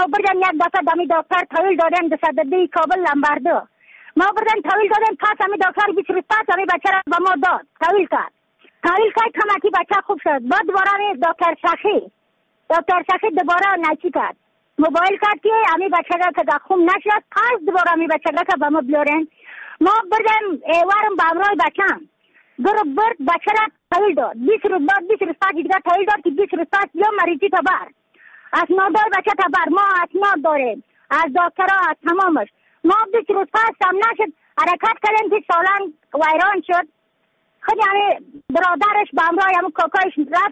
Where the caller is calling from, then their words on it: Badakhshan, Afghanistan; یعنی یک مولدی ما را گفتن از بدخشان هستم، مرکز بدخشان ولسوالی اکل پایان، قیره وینگ